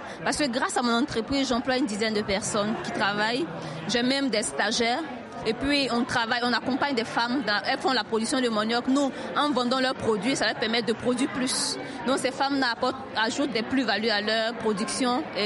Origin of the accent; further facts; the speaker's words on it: Côte d’Ivoire; je viens de la Côte d'Ivoire.